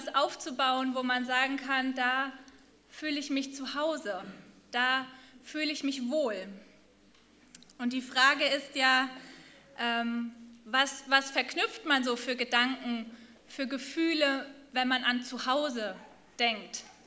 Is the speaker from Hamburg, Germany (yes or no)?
yes; Hamburg, Germany; born there; ich bin in Hamburg geboren, aber studiere gerade in Friedensau.